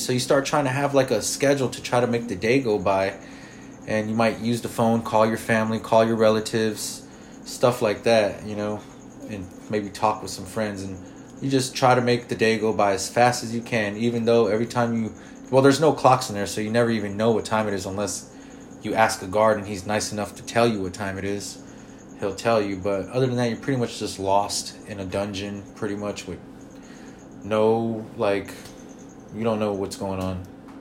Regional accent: California, United States; born there; I was born in California and I'm young and I'm not from Mexico.

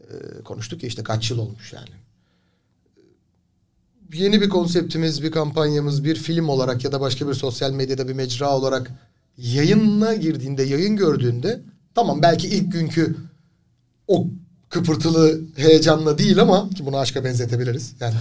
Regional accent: Şarköy, Tekirdağ, Turkey; Ben aslen Şarköylüyüm. Bir sahil kasabası çocuğuyum. Orayı da çok severim hala.

